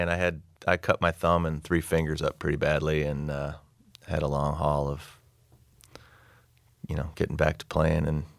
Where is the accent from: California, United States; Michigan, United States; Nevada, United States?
Michigan, United States; Detroit; But I still remember a time, like when I was growing up in Detroit, I remember how people walked around.